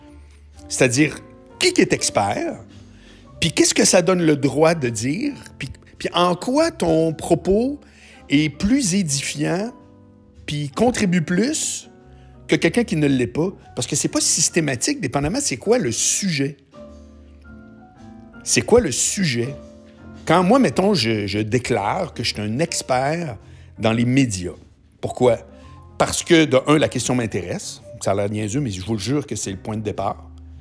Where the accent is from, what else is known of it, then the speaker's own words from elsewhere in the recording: Montreal, Quebec, Canada; moi, je suis un Montréalais qui habite dans le centre-ville